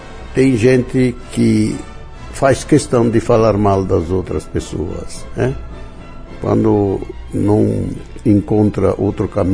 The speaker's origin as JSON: {"language": "Portuguese", "town": "Tolentino", "region": "Marche", "country": "Italy", "said": "Sou de uma cidade que se chama Tolentino, província de Macerata, na região das Marcas ou Marche."}